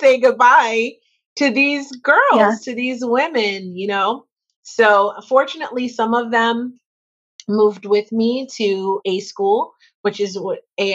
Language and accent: English; Northeast, United States; to hear the perspective of someone from across the country from you, or from down south, because I'm from the Northeast.